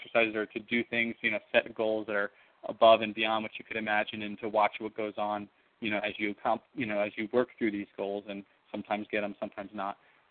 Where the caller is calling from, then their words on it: Hawaii, United States; I'm calling from Hawaii.